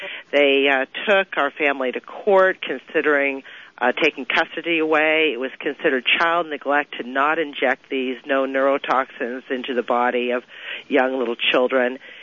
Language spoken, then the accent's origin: English; Los Angeles, California, United States; we grew up in Los Angeles, by the way, and so I went to public school and never seemed to have a problem.